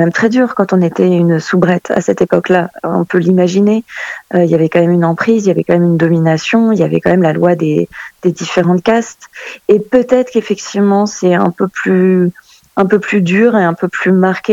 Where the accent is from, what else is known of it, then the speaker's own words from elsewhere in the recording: Martinique; j'ai passé une partie de mon enfance aux Antilles, en Martinique.